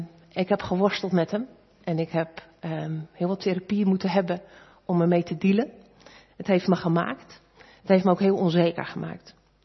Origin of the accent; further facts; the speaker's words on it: Katwijk, South Holland, Netherlands; Ik kom uit Katwijk, een vissersdorpje.